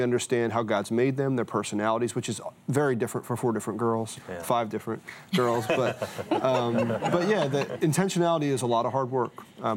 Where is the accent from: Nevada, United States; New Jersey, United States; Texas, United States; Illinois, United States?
New Jersey, United States; I was raised in South Jersey in a very rural community, and my mom is German, my dad is African American